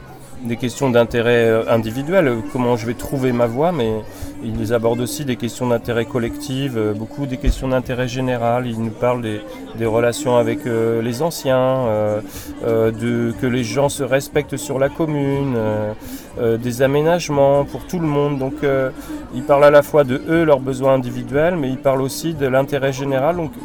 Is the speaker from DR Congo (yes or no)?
no; Brittany, France; je suis sociologue. Je viens de la région de Rennes.